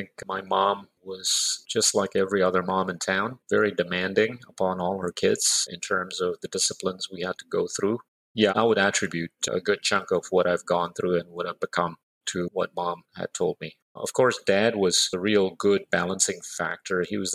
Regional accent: Indonesia; also born or lived in Dhaka, Bangladesh; It taught me a lot about how to appreciate my home country, Indonesia.

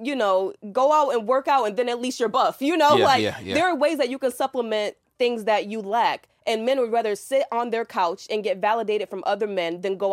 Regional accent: New York, United States; now in Atlanta, United States; You know, I'm from New York. I came to Atlanta.

